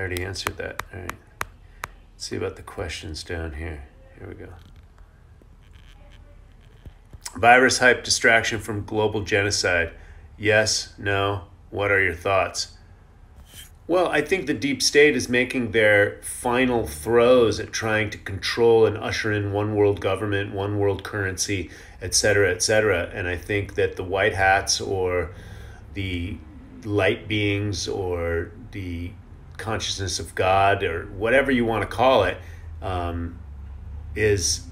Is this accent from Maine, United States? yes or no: yes; Maine, United States; I'm a psycho chicken hailing from Maine. Yeah! New England. I was born in New England.